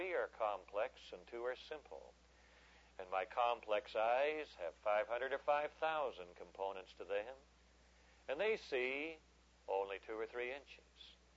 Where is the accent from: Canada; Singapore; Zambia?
Canada; Central Canada; now in United States; I was raised in the Canadian central snow country, and I've lived in the southern tropical parts of Florida and California.